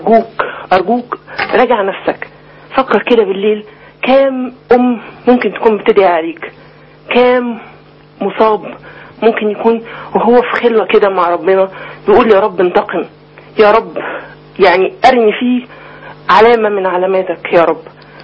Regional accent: Egypt; احنا مصريين

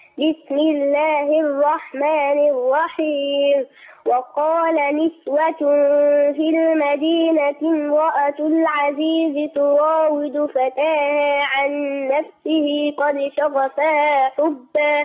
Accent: Dakahlia, Egypt; انا من الدقهلية

